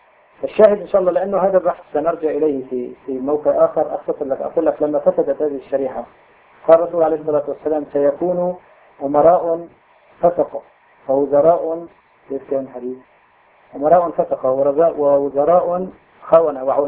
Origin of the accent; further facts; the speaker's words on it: Syria; moved away; اللي أنا طلعت من سوريا بعرفها كيف كان مستواه